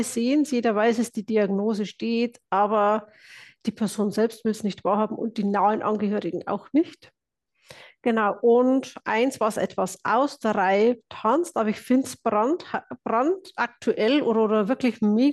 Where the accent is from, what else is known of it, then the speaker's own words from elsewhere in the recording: Bavaria, Germany; Ich bin ein Bayer, ein Niederbayer, ein Waschechter.